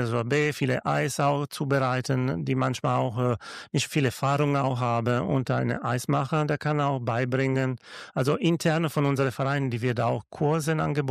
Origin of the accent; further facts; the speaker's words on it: Tuscany, Italy; German is a second language; weil ich komme aus der Toskana und die Toskana ist sehr beliebt.